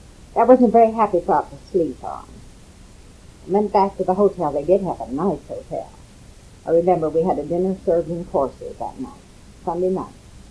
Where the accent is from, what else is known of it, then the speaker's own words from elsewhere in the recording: Iowa, United States; born there; I was born in the Middle West in the state of Iowa.